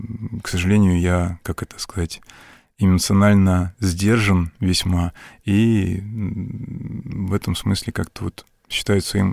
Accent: Moscow, Russia; я вернулся в мой родной город, в Москву, где я пошел в школу

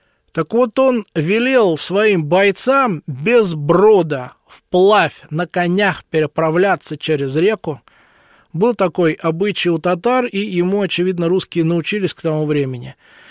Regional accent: Moscow, Russia; Я москвич

